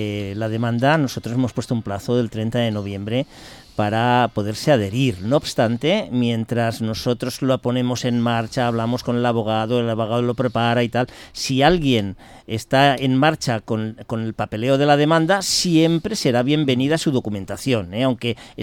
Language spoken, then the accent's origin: Spanish; Valencian Community, Spain; como somos valencianos, castellonenses